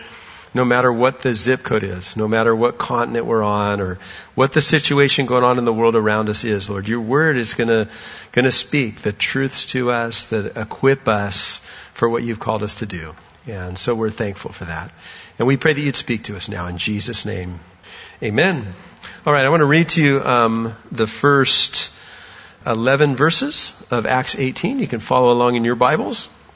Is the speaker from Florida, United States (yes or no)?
yes; Vero Beach, Florida, United States; as Will mentioned, I hail from Vero Beach, Florida.